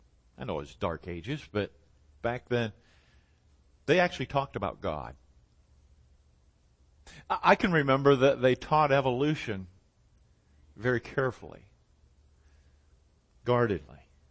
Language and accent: English; United States; I'm an American. I live in the nation that is the most materially blessed nation